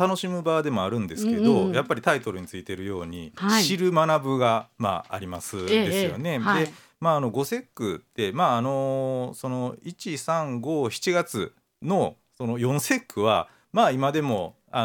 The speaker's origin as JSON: {"language": "Japanese", "region": "Kyoto", "country": "Japan", "said": "今ね実家が中行にあって、"}